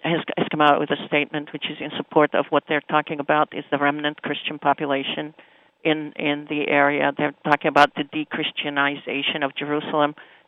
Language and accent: English; Aleppo, Aleppo Governorate, Syria; I grew up in Aleppo, where our neighbors were Jews